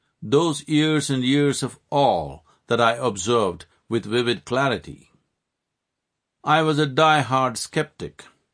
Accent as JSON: {"language": "English", "town": "Mysore", "region": "Karnataka", "country": "India", "tie": "born there", "said": "I was born in Mysore, a pretty princely town in southern India, an erstwhile capital known for its palaces and gardens."}